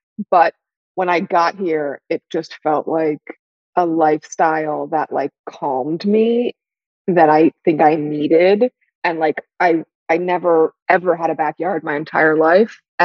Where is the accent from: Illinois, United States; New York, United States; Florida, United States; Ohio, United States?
New York, United States; Brooklyn; now in Los Angeles, United States; I grew up in Brooklyn. Yeah.